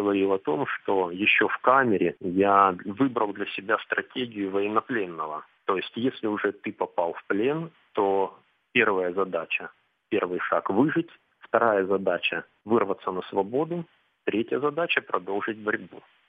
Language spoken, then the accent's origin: Russian; Russia; moved away as an adult; Нет, я бы не уехал из России. Это мое отечество